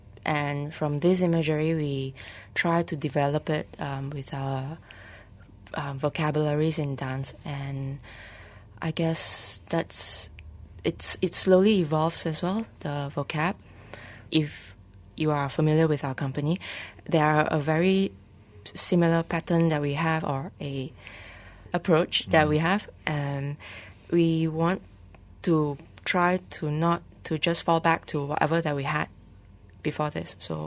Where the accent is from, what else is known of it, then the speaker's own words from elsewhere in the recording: Malaysia; Are we really just Malaysian, or are we why are we still addressing ourselves as Malaysian Chinese?